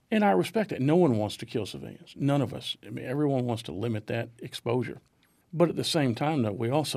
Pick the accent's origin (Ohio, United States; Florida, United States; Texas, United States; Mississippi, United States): Florida, United States; Tampa; America now is completely different from what it was when I was a young kid growing up in Tampa.